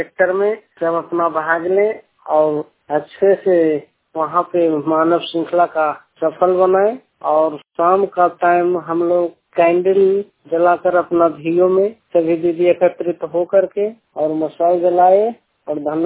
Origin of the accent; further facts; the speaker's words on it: Harnaut, Bihar, India; मैं नालंदा जिला का रहने वाला हूँ, हरनौत प्रखंड से।